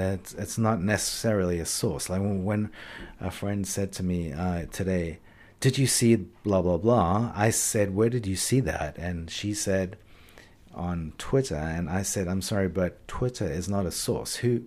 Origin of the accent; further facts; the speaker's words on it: South Africa; now in Israel; growing up in South Africa, I went, obviously, in apartheid South Africa, I went to journalism school at a place called Rhodes. And then when I came to Israel